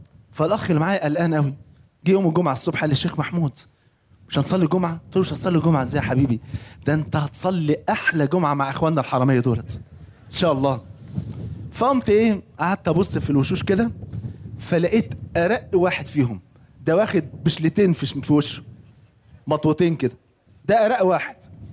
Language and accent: Arabic; Egypt